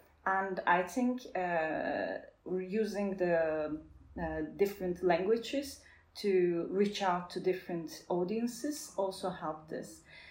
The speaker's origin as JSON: {"language": "English", "country": "Turkey", "also_born_or_lived": "United Kingdom", "second_language": "English", "said": "I was an outsider in the UK context as well, because I came from Turkey."}